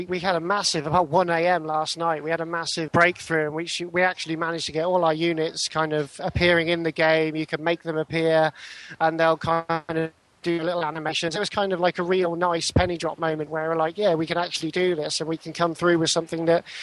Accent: Banbury, South East England, United Kingdom; I'm from Banbury and the studio is called Digital Mage.

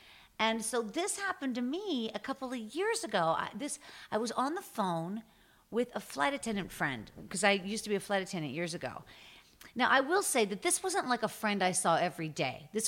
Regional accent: Pittsburgh, Pennsylvania, United States; I grew up in Pittsburgh.

